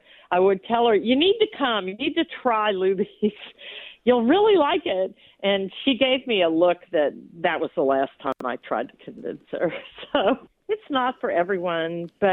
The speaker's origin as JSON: {"language": "English", "town": "Terrell Hills", "region": "Texas", "country": "United States", "tie": "born or raised there", "said": "My first memories were when I was a kid growing up in Terrell Hills"}